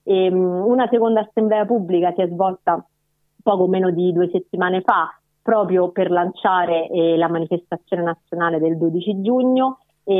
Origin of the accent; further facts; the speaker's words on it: Rome, Lazio, Italy; quindi noi come romani ci siamo sentiti investiti, diciamo, anche di questa responsabilità di organizzare una mobilitazione